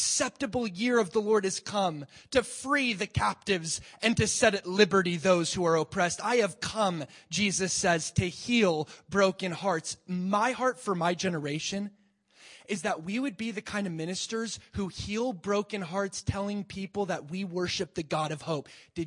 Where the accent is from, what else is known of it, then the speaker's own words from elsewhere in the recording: Medford, United States; Yeah, I come from Medford.